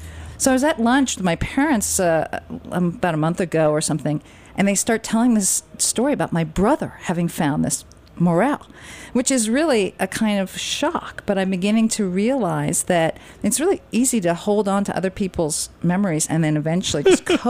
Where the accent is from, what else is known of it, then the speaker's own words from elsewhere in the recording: Westchester, New York, United States; I grew up in Westchester. My dad's an Italian